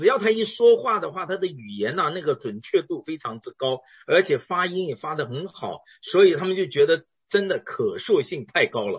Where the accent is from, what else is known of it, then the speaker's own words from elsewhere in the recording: China; 我作为一个中国人